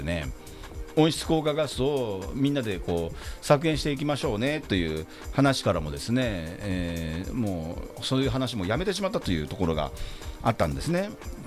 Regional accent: Tsurumi, Kanagawa, Japan; 私の地元の名前がついてる鶴見川とかっていうのは一級河川ですからね

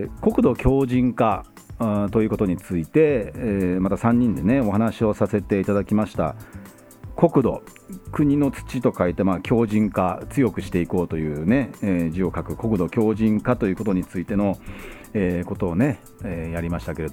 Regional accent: Yokohama, Kanagawa, Japan; 私、横浜鶴見区出身の前議員、

